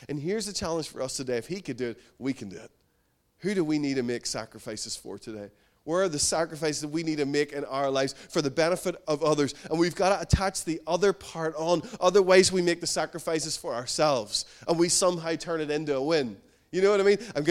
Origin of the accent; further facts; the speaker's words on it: Northern Ireland, United Kingdom; It's because we're from Northern Ireland.